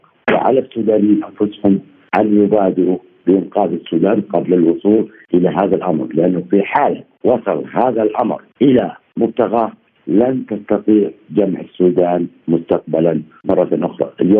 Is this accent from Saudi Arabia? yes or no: yes; Saudi Arabia; شوفي، أنا كمواطن خليجي وتحديدا كمواطن سعودي